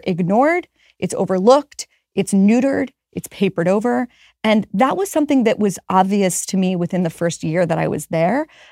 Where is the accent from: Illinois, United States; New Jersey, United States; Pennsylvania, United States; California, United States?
Pennsylvania, United States; Pittsburgh; Because I'm from Pittsburgh, and my mom at that time had a flooring business that took her to, you know, driving an hour, 2 hours outside of Pittsburgh